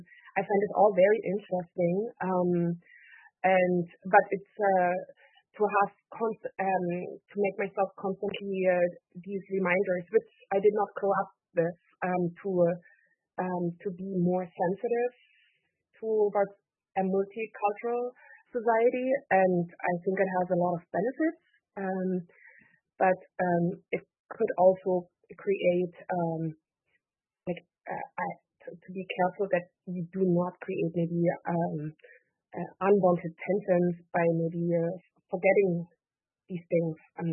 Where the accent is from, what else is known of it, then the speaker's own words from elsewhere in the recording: Germany; moved away as an adult; now in Canada; I'm originally from Germany, so I only came to Canada later in life.